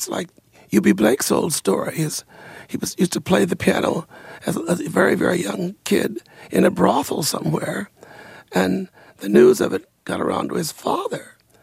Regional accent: Danville, Illinois, United States; Well, in Danville at that time, there were two sections of town that allowed Negroes to buy or to rent property.

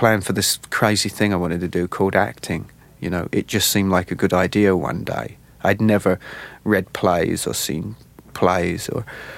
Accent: London, United Kingdom; when I was growing up in South London, yeah, I used to talk like

